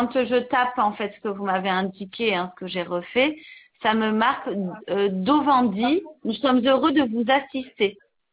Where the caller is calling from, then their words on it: Pauillac, Nouvelle-Aquitaine, France; je suis locataire d'Homo France hein, sur Pauillac en Gironde.